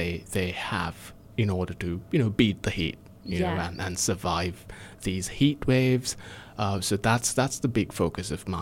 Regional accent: Sri Lanka; English is a second language; So as my accent probably gives me away, I'm not from here. I'm from Sri Lanka originally.

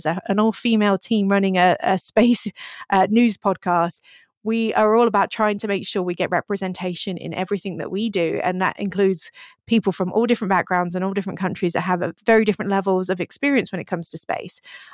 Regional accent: United Kingdom; I try and focus internationally because I'm British.

